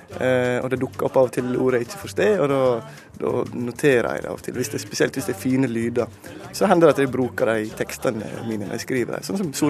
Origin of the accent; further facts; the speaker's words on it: Hovdebygda, Møre og Romsdal, Norway; jeg kommer fra Hovdebygda.